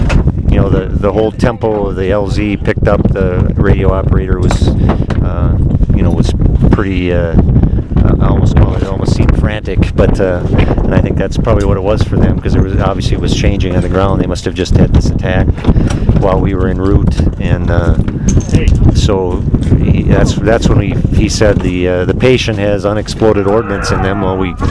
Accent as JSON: {"language": "English", "region": "Wisconsin", "country": "United States", "said": "Yes, I'm actually from Wisconsin, but I deployed here with a platoon from Minnesota."}